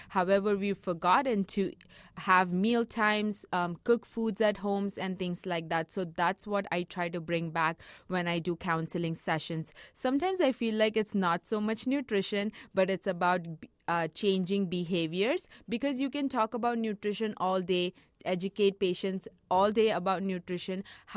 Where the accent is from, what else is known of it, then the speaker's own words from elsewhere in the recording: India; So growing up, I grew up in India, but then I went to school in US.